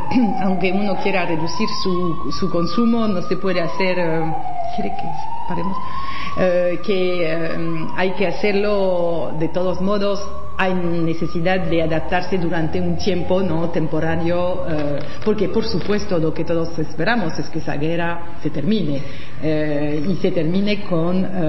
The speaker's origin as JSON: {"language": "Spanish", "country": "France", "said": "Sí, como francesa, como europea, esa presidencia del Consejo de la Unión Europea"}